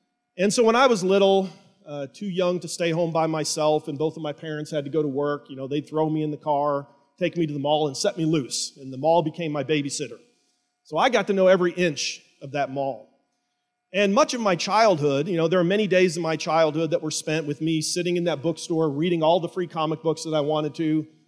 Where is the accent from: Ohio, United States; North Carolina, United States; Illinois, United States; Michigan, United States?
Illinois, United States; Effingham; up here is my hometown, Effingham, Illinois, population 12,000 and change. And Effingham, Illinois is a small Midwestern farm town, very similar to York in many respects.